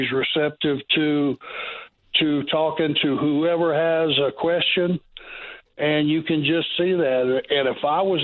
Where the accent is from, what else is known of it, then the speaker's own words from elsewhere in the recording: Georgia, United States; I was from Georgia. Bob was from Georgia.